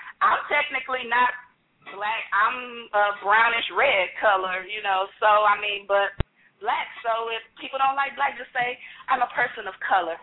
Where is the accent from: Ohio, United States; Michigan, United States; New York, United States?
Michigan, United States; I'm from Michigan, but I'm not straight.